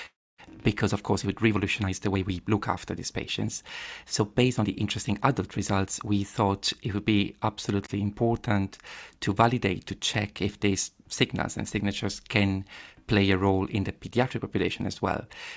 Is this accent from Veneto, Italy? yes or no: yes; Padua, Veneto, Italy; I was born in Padua, and I grew up there, definitely from there.